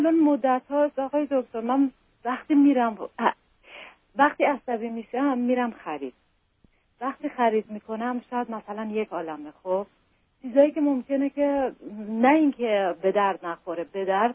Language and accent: Persian; Iran; moved away as an adult; also born or lived in Europe; now in United States; من مدت زمان زیادیه که من از ایران بیرون اومدم، شاید حدود 19 ساله.